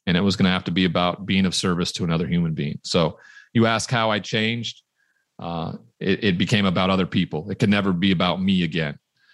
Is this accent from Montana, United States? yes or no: yes; Montana, United States; Growing up in Montana in locker rooms, I never heard somebody say, I'm really hurting here.